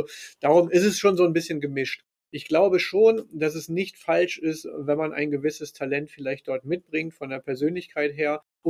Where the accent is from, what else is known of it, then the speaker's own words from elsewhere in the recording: Lower Saxony, Germany; ich bin gebürtiger Ostfriese. Das heißt, dort sagt man außer Moin und Yo, sagt man eigentlich den ganzen Tag lang nicht wirklich viel. Das heißt also, seit ich in Nordrhein-Westfalen lebe, bin ich vollkommen akklimatisiert